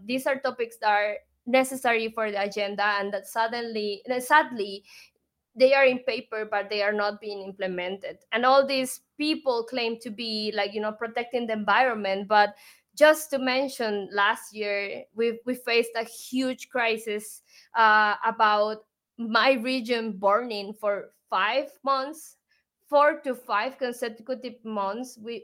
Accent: Bolivia; I believe in us and the change we're creating from Bolivia to the world.

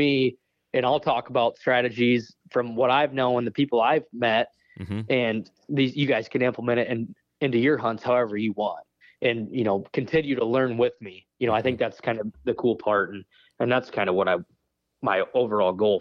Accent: Iowa, United States; I grew up in Northeast Iowa.

